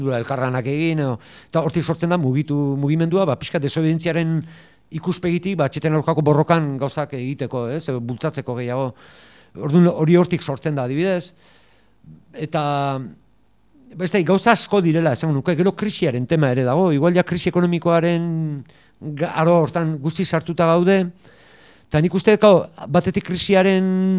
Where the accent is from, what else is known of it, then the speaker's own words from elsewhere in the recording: Basque Country, Spain; Donostialdekoa naiz